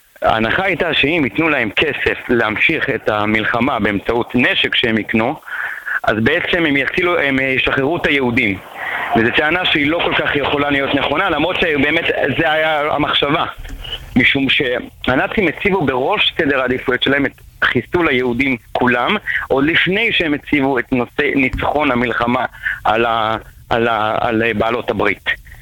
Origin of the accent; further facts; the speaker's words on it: Jerusalem, Jerusalem District, Israel; אני מירושלים